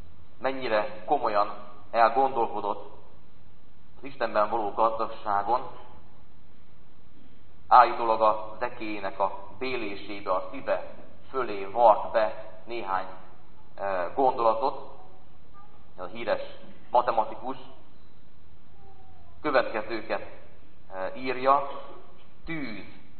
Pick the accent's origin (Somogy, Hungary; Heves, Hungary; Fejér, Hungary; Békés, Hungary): Békés, Hungary; Szabadkígyós; a szülőföldemen van ugye az egyik ősi családi birtokuk, szabad kígyóson, a Wenckheim kastély.